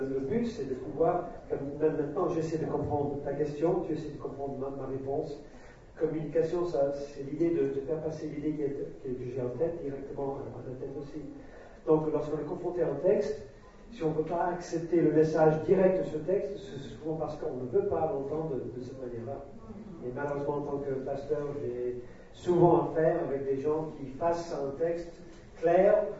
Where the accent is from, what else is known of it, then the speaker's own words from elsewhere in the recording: United States; J'avais 18 ans, j'ai grandi aux États-Unis